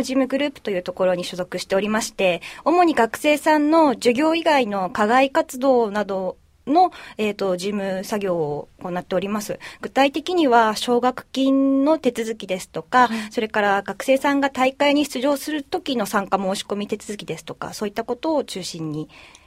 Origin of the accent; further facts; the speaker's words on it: Hakodate, Hokkaido, Japan; 函館というのが私の地元というのもあったんですけれども、大学は別のところに行っていたんですが